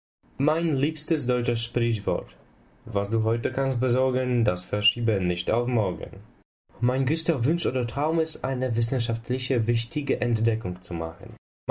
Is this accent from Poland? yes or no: yes; Poland; German is a second language; ich komme aus Polen.